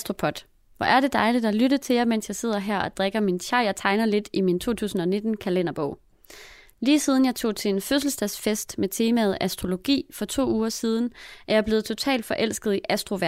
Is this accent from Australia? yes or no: yes; Australia; now in Denmark; jeg kommer fra Australien, og jeg har lagt mærke til, hvordan vejret og lyset og sæsonerne kan blive et ret stort tema